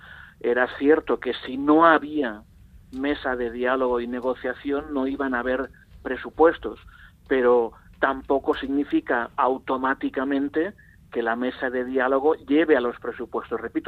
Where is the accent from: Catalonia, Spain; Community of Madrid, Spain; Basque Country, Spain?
Catalonia, Spain; es un tema muy importante, evidentemente, que nos interesa como catalanes